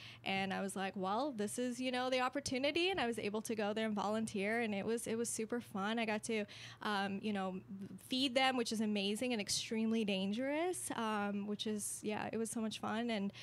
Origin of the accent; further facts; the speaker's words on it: South Africa; now in United States; So I'm originally from South Africa.